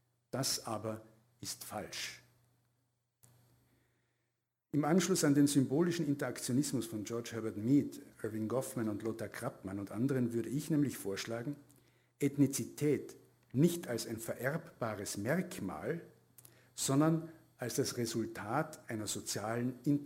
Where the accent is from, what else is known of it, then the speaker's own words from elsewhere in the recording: Tyrol, Austria; born there; nein, ich bin eigentlich gebürtiger Tiroler